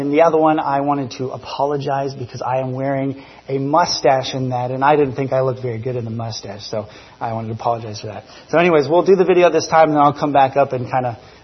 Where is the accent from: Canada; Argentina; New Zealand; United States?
New Zealand; moved away; growing up in New Zealand, with our highway being one lane one way, one lane the other, twisting and turning up in the mountains, that driving on the left side of the road, small cars, people driving mopeds or biking everywhere.